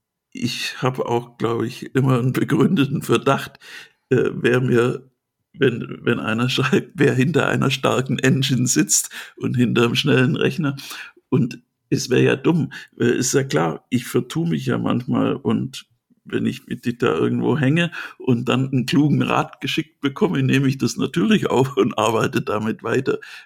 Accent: Baden-Württemberg, Germany; dass ich als Schwabe natürlich immer lieber den Bauern habe als die Kompensation

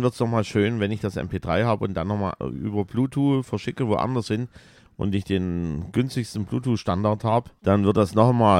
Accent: East Germany, Germany; Und da war das dann doch nicht so erschwinglich für die Kids der 80er Jahre hier als Ossi, sage ich jetzt mal so.

